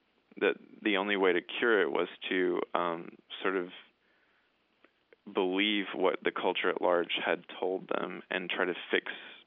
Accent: the South, United States; one of the things about growing up in the South and hearing all of the bigotry, you know, your whole life

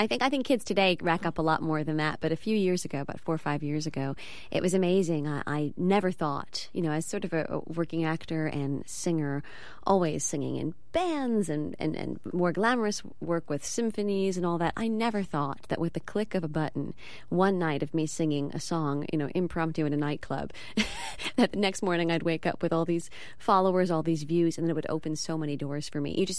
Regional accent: New York, United States; I'm from New York, and I haven't performed in the West Coast in too long.

